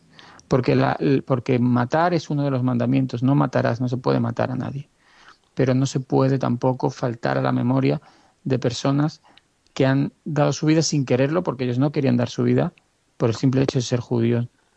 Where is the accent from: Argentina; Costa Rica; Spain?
Spain; yo no tengo ciudadanía israelí, yo nací en España y he vivido en España toda mi vida